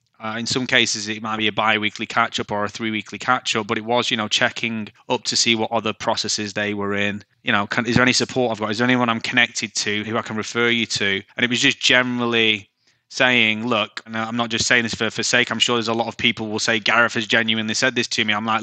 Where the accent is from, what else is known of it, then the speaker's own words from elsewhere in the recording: Manchester, North West England, United Kingdom; accent: Mancunian; as you can hear, I'm very Mancunian, I don't really tone it down.